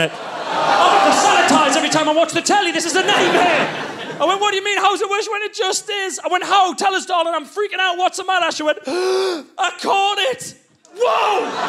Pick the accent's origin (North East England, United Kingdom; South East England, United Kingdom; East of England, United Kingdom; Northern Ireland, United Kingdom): North East England, United Kingdom; accent: Geordie; presumably they heard my accent and thought, he's a Geordie, so therefore a racist.